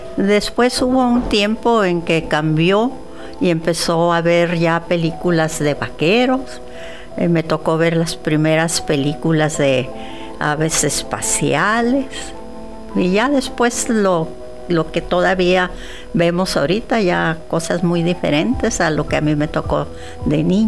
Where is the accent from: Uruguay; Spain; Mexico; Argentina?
Mexico; Tijuana, Baja California; born there; Yo nací aquí en Tijuana, zona centro, 1941.